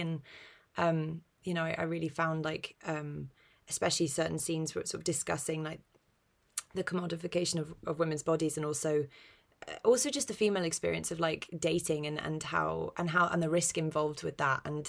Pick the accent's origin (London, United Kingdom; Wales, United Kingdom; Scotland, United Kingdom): London, United Kingdom; I grew up in North London. My accent's very neutral